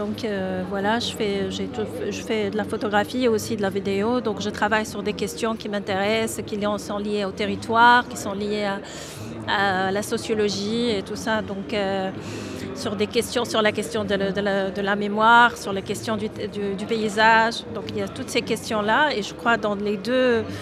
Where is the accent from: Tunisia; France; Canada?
Tunisia; born there; moi, je suis née en Tunisie et je suis m'installée ici en tant qu'artiste.